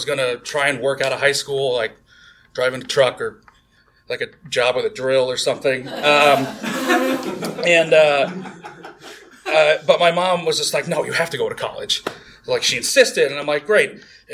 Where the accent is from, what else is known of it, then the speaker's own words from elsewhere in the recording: Lincoln, Missouri, United States; also born or lived in Seoul, South Korea / Nebraska; So I was born in Seoul, South Korea. I was adopted by two white folks in Nebraska. Once they divorced, my mom eventually got custody of me and my sister, and she took us to a very small town in Missouri of about 800 people called Lincoln, Missouri.